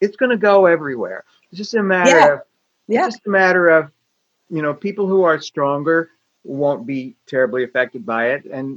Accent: Canada; when I was a child growing up in Canada

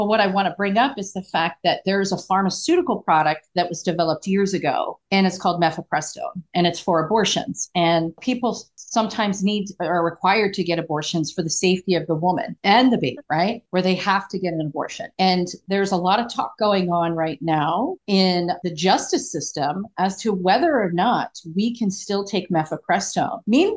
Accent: Pennsylvania, United States; including my home state, Pennsylvania

